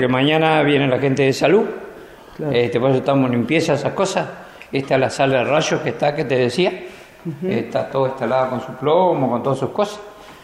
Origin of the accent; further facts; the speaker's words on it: Colonia 3 de Febrero, Entre Ríos, Argentina; nací en Colonia 3 de Febrero, estoy viviendo ahí hace 70 años